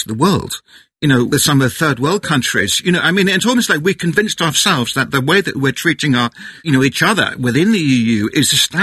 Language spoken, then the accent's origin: English; United Kingdom; I'm a Brit, OK? I'm sitting in the UK